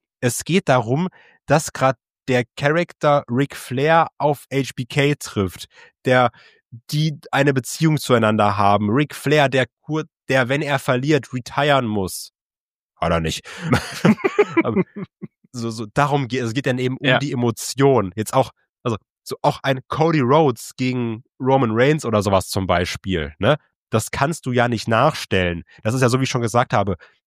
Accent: Germany; Und dann sagt er so, ja, woher kommt ihr? Ich so, ja, Germany.

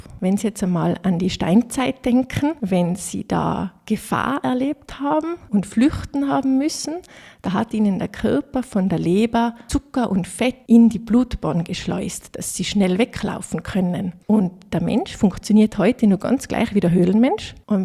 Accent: Austria; zum Beispiel bei uns in Österreich die Walnüsse

